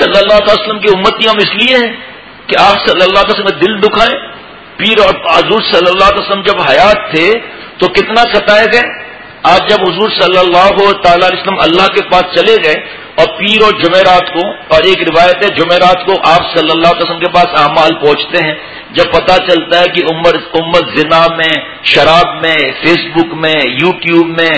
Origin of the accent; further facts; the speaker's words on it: Sindh, Pakistan; ہمارے سندھ میں کیا توبہ ہے، ہمارے گاؤں میں، مجھے اور جگہ کا پتہ نہیں